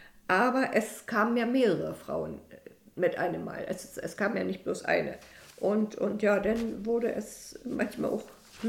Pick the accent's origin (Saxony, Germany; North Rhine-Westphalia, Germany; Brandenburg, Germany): Brandenburg, Germany; Fürstenwerder; geboren in Fürstenwerder, bin ein Ureinwohner von Fürstenwerder, weil meine Vorfahren schon 1740 erwähnt wurden in der Chronik.